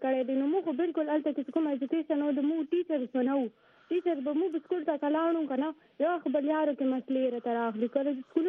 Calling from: Peshawar, Khyber Pakhtunkhwa, Pakistan; زه پېښور نه ما ټلیفون کړی دے

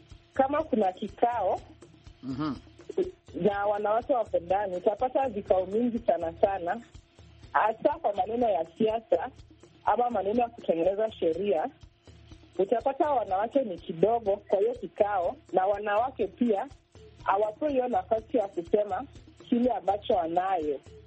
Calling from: Nairobi, Kenya; natoka mtaa wa Kibera, nafanya kazi na wanawake kwa kitengo tofauti tofauti.

